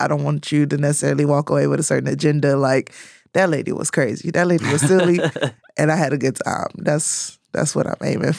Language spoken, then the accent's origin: English; Michigan, United States; I'm from Michigan, and like, you know, we handled the pandemic a little different there